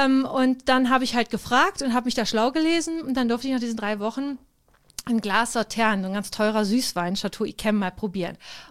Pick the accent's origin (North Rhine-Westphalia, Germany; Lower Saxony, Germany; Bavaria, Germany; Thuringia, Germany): Lower Saxony, Germany; Wolfsburg; born there; Also ich komme aus einer Gastrofamilie, also ich komme gebürtig aus Wolfsburg. Das ist eine Stadt hier, eine Stunde ungefähr entfernt